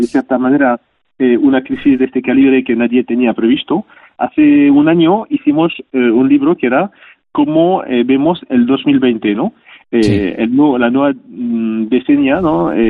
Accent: Spain; como somos los españoles

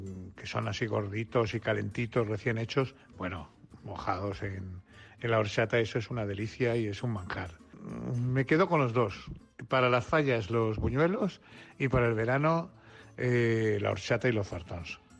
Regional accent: Alcoy, Valencian Community, Spain; born there; also born or lived in Castellón / Alicante; soy nacido en Alcoy, pero me considero un hombre de toda la comunidad porque he vivido en la zona de Castellón, en Valencia, en Alicante. Me siento valenciano, pero por encima de todo español.

